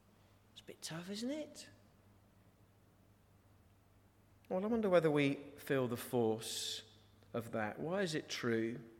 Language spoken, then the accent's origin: English; East of England, United Kingdom; It was a classic sort of Norfolk shooting party. You know, people in Norfolk, I'm from Norfolk, are inbred.